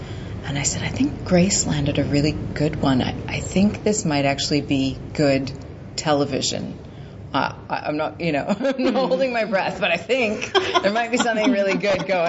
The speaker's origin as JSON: {"language": "English", "town": "North Vancouver", "region": "British Columbia", "country": "Canada", "tie": "born or raised there", "said": "And I grew up in North Vancouver, which is very white."}